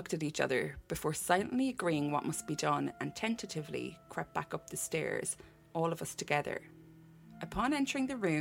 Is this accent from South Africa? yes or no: no; Ireland; I realise in the States you guys say mobile, I just can't say that because I'm Irish